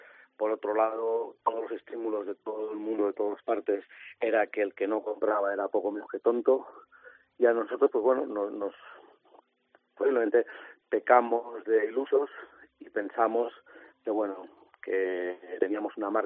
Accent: Spain; Por desgracia, no soy el único español que los ha tenido, que los tiene.

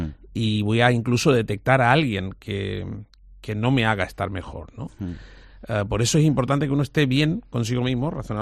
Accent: Torremolinos, Andalusia, Spain; Natural, nacimiento en Nigeria, de padres hindúes y hijo adoptivo de Torremolinos, por eso el acento de los acentos.

